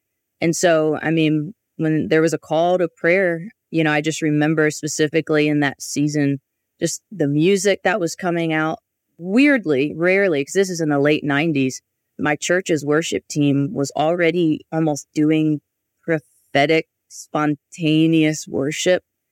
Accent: Louisiana, United States; Well, I grew up in Southern Louisiana, right outside New Orleans.

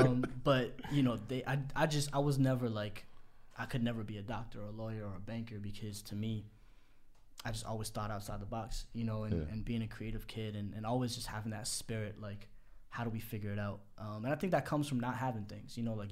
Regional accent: Massachusetts, United States; Right outside Boston, yeah.

